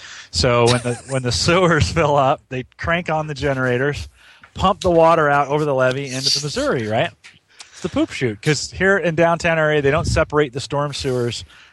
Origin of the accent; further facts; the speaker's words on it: Melbourne, Victoria, Australia; So I'm from Melbourne, Australia, and our international correspondent.